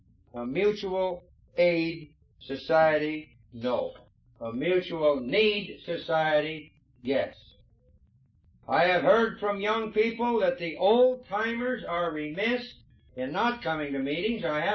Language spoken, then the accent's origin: English; Ireland; as we Irish believe, it's only a start to another one of some kind